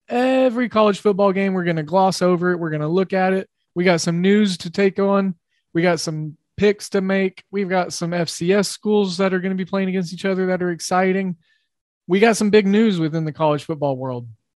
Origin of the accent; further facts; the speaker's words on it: Del City, Oklahoma, United States; Kentucky transfer Terry Wilson, formerly of Del City, Oklahoma, my hometown.